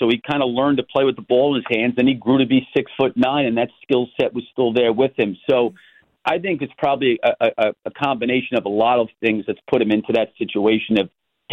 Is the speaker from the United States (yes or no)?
yes; New York, United States; I know growing up in New York, right, like you're outside playing in the park and there's a bunch of guys out there waiting to play